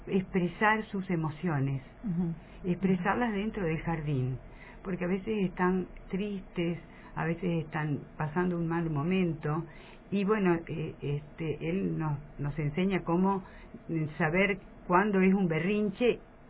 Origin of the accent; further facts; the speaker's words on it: Capitán Sarmiento, Buenos Aires Province, Argentina; yo vengo del distrito de Capitán Sarmiento, fui directora durante 18 años de un jardín rural